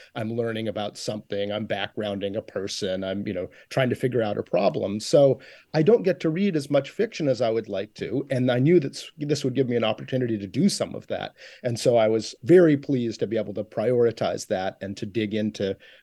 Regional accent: Maine, United States; For me, I grew up in North Franklin County in a very small town.

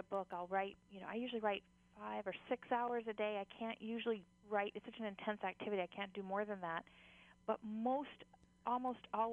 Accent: Hawaii, United States; I grew up on Mokulea Beach.

